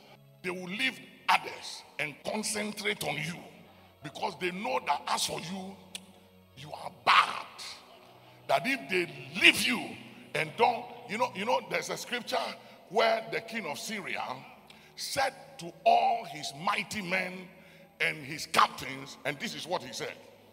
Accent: Accra, Greater Accra, Ghana; And I said, I'm from Accra, I need help.

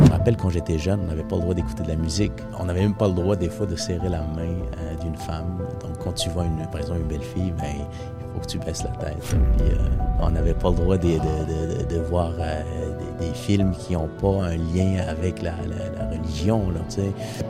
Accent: Morocco; born there; moved away; moi, je suis né au Maroc, Donc, puis on est arrivé ici avec notre famille en septembre 2002.

